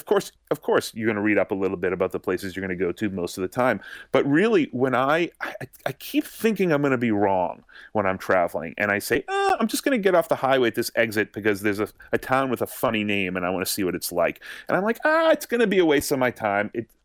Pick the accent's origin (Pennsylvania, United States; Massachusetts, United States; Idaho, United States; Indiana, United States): Massachusetts, United States; I'm from Massachusetts, so I've certainly been on, I've actually been on a tour like that.